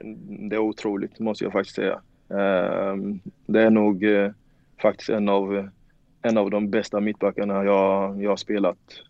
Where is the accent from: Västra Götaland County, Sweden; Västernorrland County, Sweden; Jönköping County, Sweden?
Jönköping County, Sweden; Värnamo; jag är från Värnamo